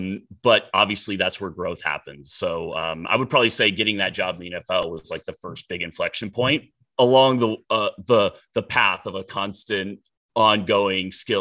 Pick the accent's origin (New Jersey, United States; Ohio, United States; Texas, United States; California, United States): Texas, United States; Dallas; Always loved football growing up in Dallas, Texas, during a time when the Dallas Cowboys were actually a good football team